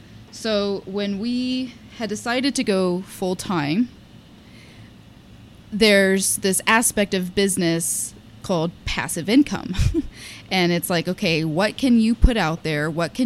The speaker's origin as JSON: {"language": "English", "region": "Texas", "country": "United States", "said": "And when I moved up here, because I'm from Texas, I'm not from Pennsylvania."}